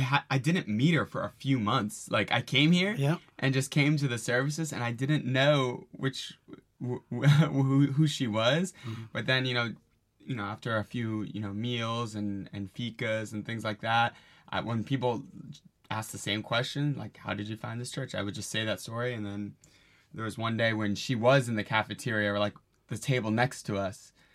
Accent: Virginia, United States; Yeah, so my hometown is in Virginia in the U.S.

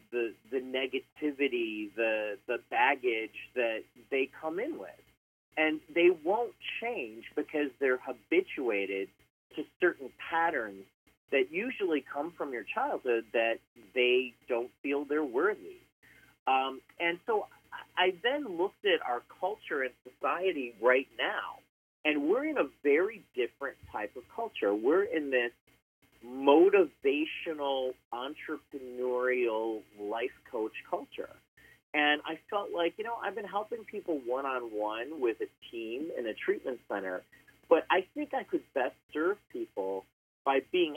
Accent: Midwest, United States; So I am, I'm from the Midwest. That's how I know Christian. I'm Indian, and I was raised in a very conservative Indian environment, which was super medical.

